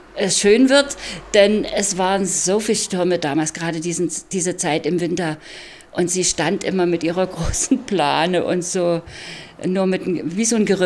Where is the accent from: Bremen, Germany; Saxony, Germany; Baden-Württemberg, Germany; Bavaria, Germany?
Saxony, Germany; Ich bin aus der Oberlausitz und da ist ja Fachwerk eigentlich zu Hause.